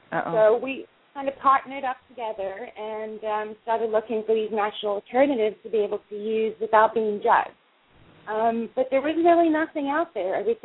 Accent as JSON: {"language": "English", "country": "South Africa", "said": "I am originally from South Africa."}